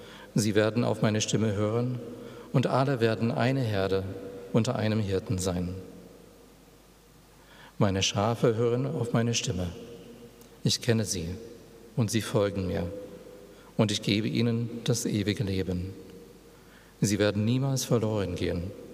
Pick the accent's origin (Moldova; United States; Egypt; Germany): United States; German is a second language; Aber ich bin Amerikaner